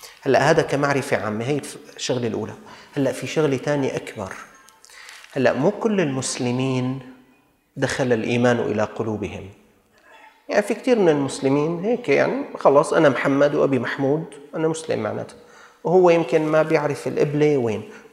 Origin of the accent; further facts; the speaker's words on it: Syria; نحن من الشام، نحن مسلمين، نحن من المالكي،